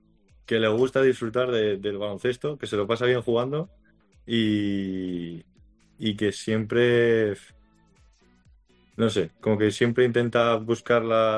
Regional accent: Zaragoza, Aragon, Spain

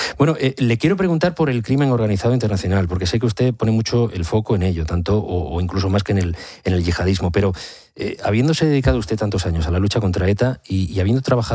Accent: Barcelona, Catalonia, Spain; now in Madrid, Spain; los dos somos catalanes de Barcelona, pero llevamos mucho tiempo en Madrid.

